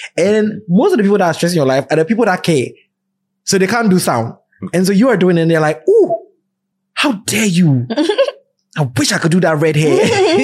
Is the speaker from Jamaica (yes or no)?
no; Ghana; born there; The fact that I was born in Ghana